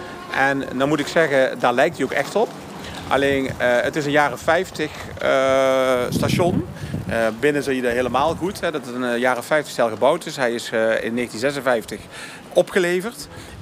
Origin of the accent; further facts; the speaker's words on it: Eindhoven, North Brabant, Netherlands; Ja, ik ben geboren in Stratum, maar ik kom uit Tongeren. Ik moet er wel bij zeggen, Eindhoven zelf was altijd een stad.